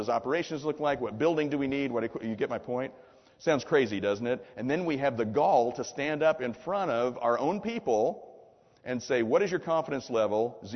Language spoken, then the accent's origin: English; the Ozarks, United States; I'm from the Ozarks, so when I say guy, it's gender free, okay?